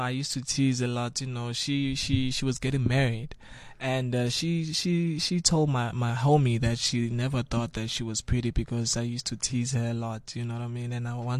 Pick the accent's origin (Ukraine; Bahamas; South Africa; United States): South Africa; Newcastle, KwaZulu-Natal